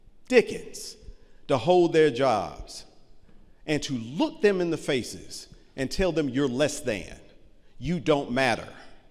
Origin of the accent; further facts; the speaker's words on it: United States; And that is heartbreaking for me as an American.